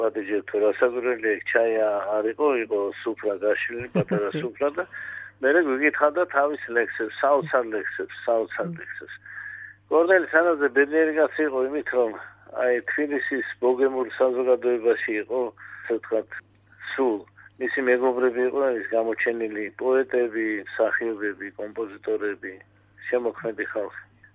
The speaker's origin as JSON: {"language": "Georgian", "town": "Borjomi", "region": "Samtskhe-Javakheti", "country": "Georgia", "said": "მე წარმოშობით ბორჯომიდან ვარ და მახსოვს ბორჯომში რო ჩამოდიოდა"}